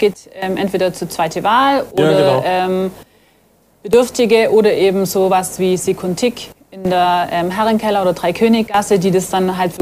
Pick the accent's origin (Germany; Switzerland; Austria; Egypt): Germany; Ulm, Baden-Württemberg; now in Neu-Ulm, Germany; Ja, ich bin in Ulm geboren, ich bin hier aufgewachsen, lebe natürlich in Neu-Ulm